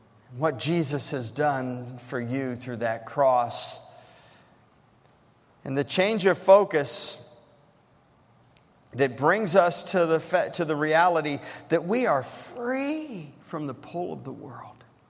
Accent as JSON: {"language": "English", "country": "United States", "said": "as an American, we have been given the First Amendment"}